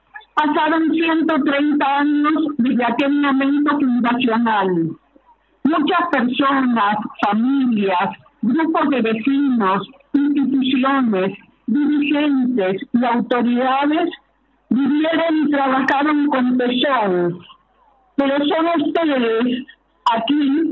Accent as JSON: {"language": "Spanish", "town": "Morteros", "region": "Córdoba", "country": "Argentina", "said": "Desde muy pequeña conocí Brickman porque nací en Morteros, soy cordobesa."}